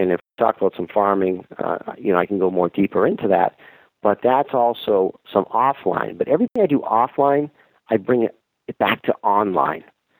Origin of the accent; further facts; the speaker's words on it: Boston, Massachusetts, United States; I don't know anyone in Syracuse. I'm a guy from Boston.